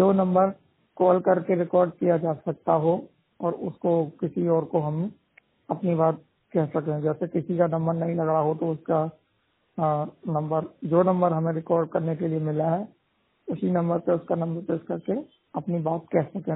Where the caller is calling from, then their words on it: Aligarh, Uttar Pradesh, India; मैं 100% ब्लाइंड उत्तर अलीगढ़ उत्तर प्रदेश से बात कर रहा हूँ। मेरा जिला धर्मपुरी विकास नगर नौरंगाबाद इटारसी।